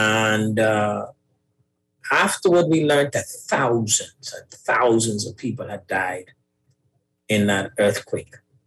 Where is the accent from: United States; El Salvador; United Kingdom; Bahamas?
Bahamas; Being as I was from the Bahamas